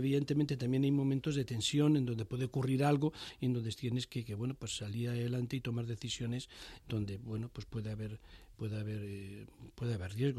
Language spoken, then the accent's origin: Spanish; Madrid, Community of Madrid, Spain; yo, que soy de Madrid, meseta, que no entiendo nada de mar